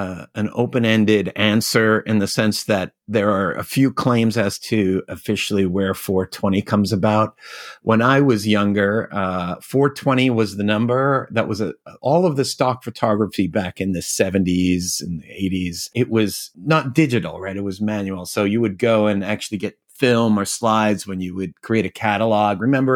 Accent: New York, United States; now in California, United States; I grew up in New York. Yep. I live now in California.

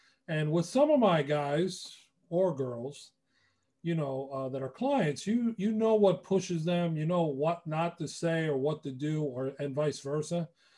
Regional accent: New Hyde Park, New York, United States; I grew up in New Hyde Park, and one of my former neighbors

